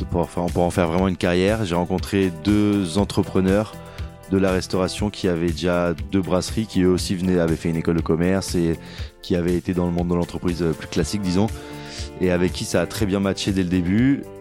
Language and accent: French; Aix-en-Provence, Provence-Alpes-Côte d'Azur, France; also born or lived in Paris; Moi, Aix, c'est aussi là où j'ai grandi. Et c'est surtout là où je me sens le mieux, en fait.